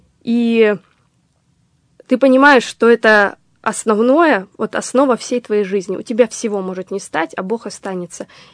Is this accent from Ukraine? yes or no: yes; Donbas, Ukraine; Но так как я, опять же, с Донбасса, а там жизнь меня научила одному.